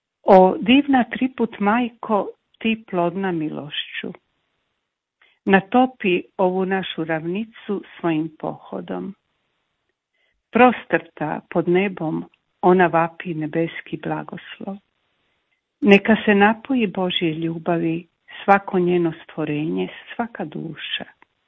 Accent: Dalmatia, Croatia; also born or lived in Zagreb; now in Slavonski Brod, Croatia; moj zavičaj Dalmacija, a rođena sam u Zagrebu, eto, ima puno raznih, ali u Brodu jako dugo živim i postao mi je evo drag grad.

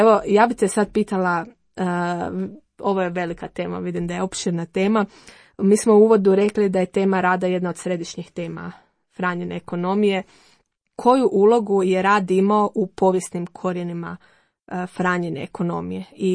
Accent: Dalmatia, Croatia; now in Zagreb, Croatia; ja sam isto došla iz Dalmacije u Zagrebu, moja obitelj je tamo, a ja sam došla i tu

